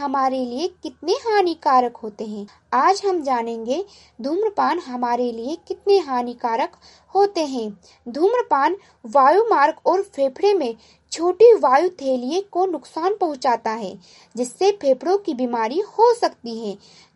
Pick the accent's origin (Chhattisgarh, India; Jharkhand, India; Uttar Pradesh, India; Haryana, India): Uttar Pradesh, India; Gonda; और मैं गोंडा जिले से हूँ।